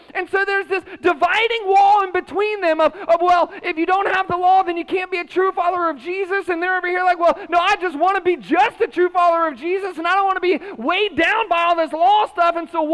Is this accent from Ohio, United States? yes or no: yes; Columbus, Ohio, United States; moved away; the church that I grew up in Columbus, Ohio, I experienced a level of racial diversity there that I just thought was normal, right?